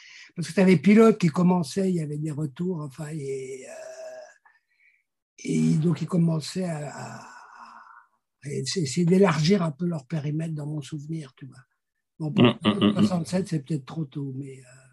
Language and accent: French; Brussels, Belgium; Je suis belge, ouais. Je suis bruxellois.